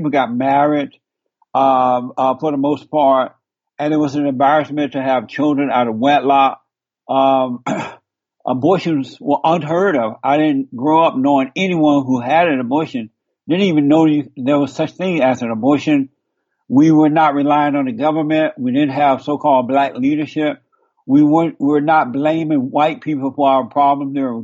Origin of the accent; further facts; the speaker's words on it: Alabama, United States; I was born in Alabama on a plantation down near Montgomery, Alabama, more closer to Tuskegee, Alabama. And I grew up under the Jim Crow laws.